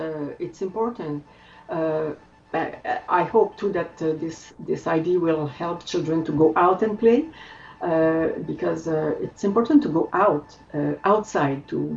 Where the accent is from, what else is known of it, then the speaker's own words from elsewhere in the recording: Quebec, Canada; first language French; English is a second language; it was in French because I come from the French part of Canada, in Quebec, as the accent will tell you.